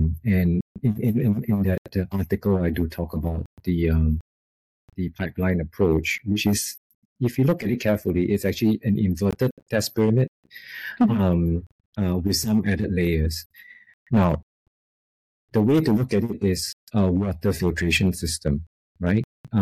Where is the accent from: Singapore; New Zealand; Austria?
Singapore; accent: Singaporean; now in California, United States; And if you're wondering about my accent, I'm originally from Singapore. I currently live in the U.S. in the West Coast in California, but I'm originally from Singapore. So if I sound weird, it's the Crazy Rich Asian accent.